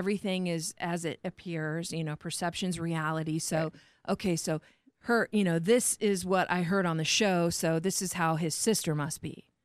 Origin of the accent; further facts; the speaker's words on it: Warsaw, Indiana, United States; now in -; I came from Indiana to here.